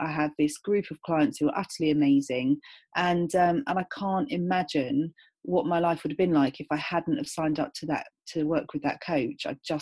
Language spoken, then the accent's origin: English; United Kingdom; I came from a time, especially being British, where, you know, my whole family are really shy.